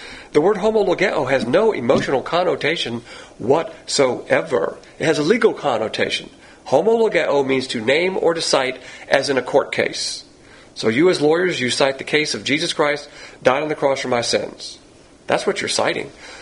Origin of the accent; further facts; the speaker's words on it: the South, United States; So just ignore the fact that I'm a Southerner.